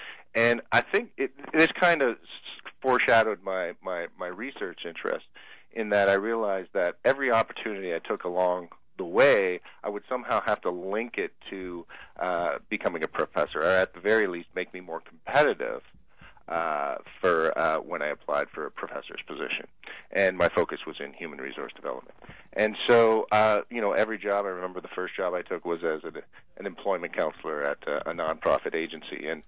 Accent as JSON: {"language": "English", "country": "Canada", "tie": "born or raised there", "said": "growing up in Canada, like most young boys, my goal was playing hockey"}